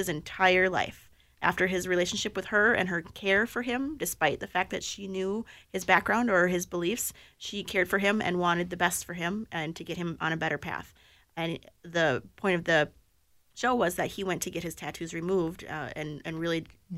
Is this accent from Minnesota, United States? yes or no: yes; Minnesota, United States; Maybe it's because I'm Minnesotan